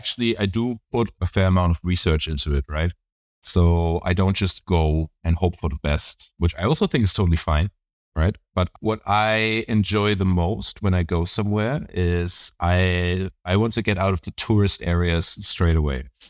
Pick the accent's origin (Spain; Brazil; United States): Spain; Canary Islands; I grew up in the Canary Islands, right?